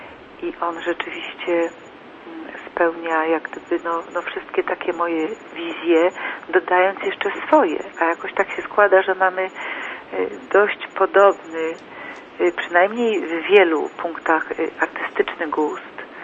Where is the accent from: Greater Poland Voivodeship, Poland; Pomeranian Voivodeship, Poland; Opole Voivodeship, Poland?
Greater Poland Voivodeship, Poland; Poznań; jestem z Poznania